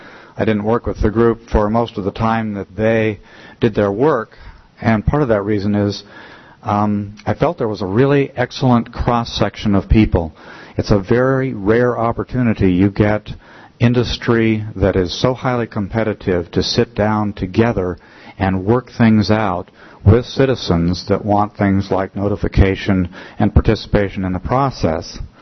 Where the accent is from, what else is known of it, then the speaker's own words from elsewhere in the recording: Lazy Mountain, Alaska, United States; I'm from Lazy Mountain.